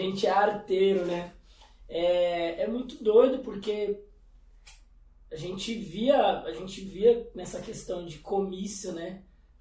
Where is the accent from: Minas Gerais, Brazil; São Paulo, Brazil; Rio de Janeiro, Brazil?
São Paulo, Brazil; Guarulhos; Eu sou de Guarulhos, sou do Jardim Santa Lídia. Ele é localizado ao lado do aeroporto de Guarulhos, nas margens do rio Baquirivu